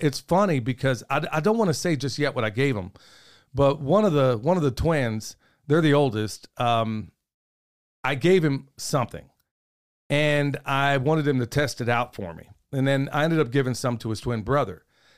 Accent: Oklahoma, United States; where I grew up in Oklahoma, you know, the white people thought you were black and the black people didn't think you were black enough if you spoke well.

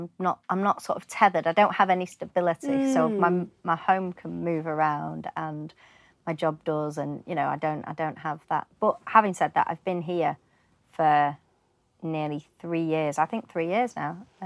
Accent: Manchester, North West England, United Kingdom; moved away as an adult; also born or lived in London; So I'm from Manchester originally, and I left Manchester, moved down south when I was 18, and then moved around a bit, ended up at drama school in Bristol Old Vic. And then I spent 10 years in London.

